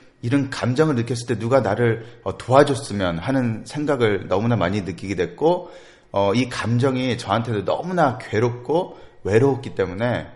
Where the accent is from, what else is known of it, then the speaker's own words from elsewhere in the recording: Edinburgh, Scotland, United Kingdom; moved away as an adult; now in South Korea; 저는 이제 한국에서 태어났고요. 한국에서 초등학교 2학년까지 교육을 받고 저희 가족이랑 영국으로 이민을 가게 됐어요. 스코틀랜드의 에딘버러라는 곳으로 이민을 가게 됐는데 거기 가서 이제 대학교 졸업할 때까지 쭉 영국 교육을 받다가 한국으로 가서